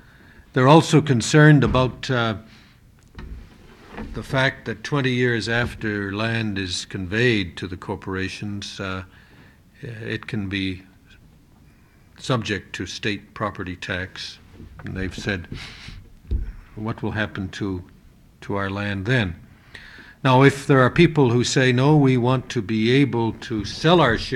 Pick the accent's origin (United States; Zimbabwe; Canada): Canada; I'm from Canada, but I've spent 3 years in the Canadian and sub-Canadian Arctic and sub-Arctic regions holding meetings in the 1970s there